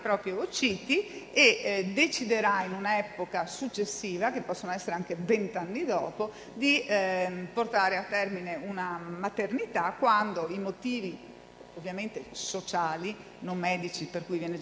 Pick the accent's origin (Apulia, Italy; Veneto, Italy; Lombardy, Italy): Veneto, Italy; Padua; proprio perché vengo da Padova